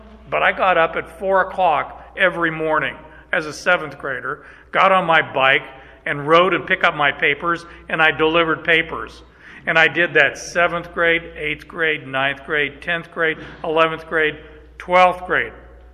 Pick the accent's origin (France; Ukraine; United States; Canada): Canada; Okay, I'm Canadian. Okay, I'm Canadian, eh?